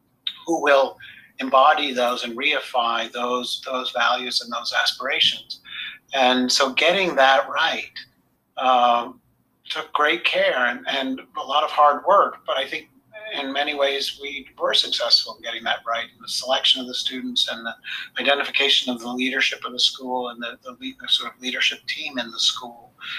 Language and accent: English; New England, United States; moved away as an adult; now in France; Obviously, I'm American. Grew up in New England, but home had become France.